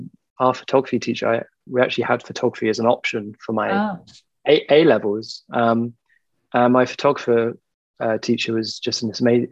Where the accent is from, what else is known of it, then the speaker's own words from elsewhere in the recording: South West England, United Kingdom; So I grew up in the West Country, sort of near Bristol.